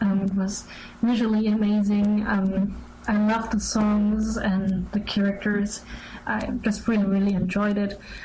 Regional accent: Germany; English is a second language; I'm 18 years old, and I'm from Germany.

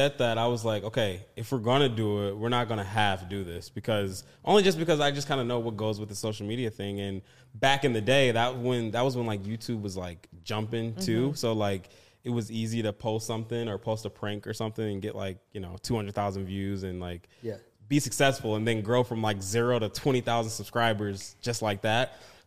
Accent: Detroit, Michigan, United States; This is my wife, Savannah. I'm originally from Detroit. She's from Portland. We met in L.A., Los Angeles.

